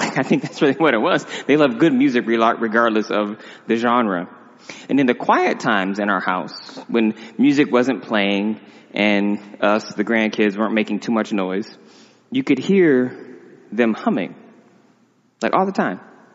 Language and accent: English; United States; Having grown up in the apartheid state that was America in the 40s, late 30s, 40s, and 50s.